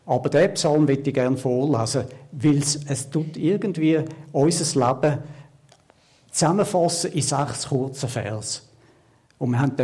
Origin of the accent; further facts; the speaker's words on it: Glattbrugg, Zurich, Switzerland; Ich bin in Glattbrück aufgewachsen und ich bin nicht in einem Haus aufgewachsen, in einer Familie, wo die Bibel gelesen worden ist.